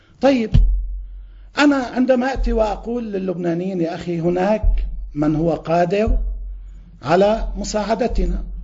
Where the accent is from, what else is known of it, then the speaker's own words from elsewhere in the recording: Lebanon; مش بس انه ما في كهرباء ببيوتنا كلبنانيين